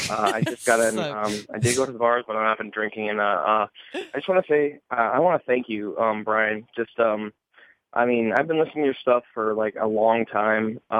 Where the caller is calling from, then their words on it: Wisconsin, United States; Hey, it's … from Wisconsin.